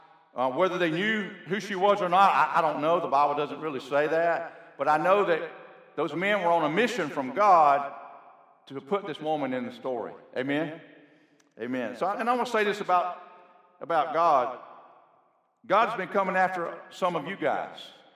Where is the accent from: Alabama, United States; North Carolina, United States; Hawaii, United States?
Alabama, United States; Florella; I was listening to a revival in Florella, Alabama, my hometown